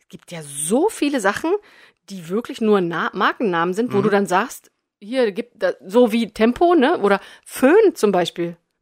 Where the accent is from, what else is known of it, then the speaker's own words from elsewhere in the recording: East Germany, Germany; früher gab es die bei uns im Osten auch schon und ich habe die geliebt von meiner Oma